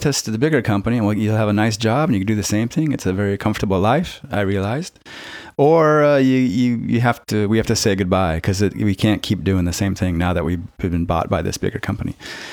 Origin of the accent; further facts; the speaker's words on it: United States; It's, again, as an American, it's a very strange thing, I think.